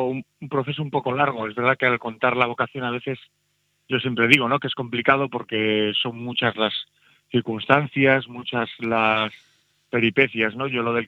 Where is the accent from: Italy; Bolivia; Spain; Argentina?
Spain; Santander, Cantabria; born there; mi formación en Santander nací, aunque mi padre es segoviano y la familia de mi padre es segoviana.